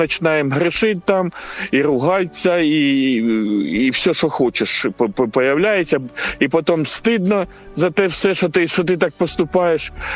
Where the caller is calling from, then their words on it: Kharkiv, Kharkiv Oblast, Ukraine; із Харкова.